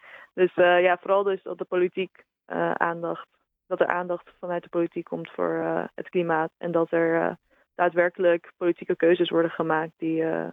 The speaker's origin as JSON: {"language": "Dutch", "town": "Rotterdam", "region": "South Holland", "country": "Netherlands", "said": "Ik ben Rotterdammer, natuurlijk heel trots op de haven."}